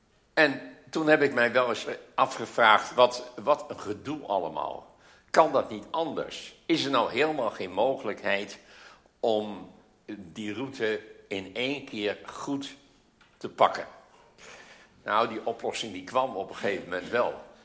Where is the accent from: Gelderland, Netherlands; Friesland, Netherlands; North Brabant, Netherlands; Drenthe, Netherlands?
Friesland, Netherlands; Dus ik moest via, je zou bijna zeggen, bij Lekkum om, zouden wij in Friesland zeggen.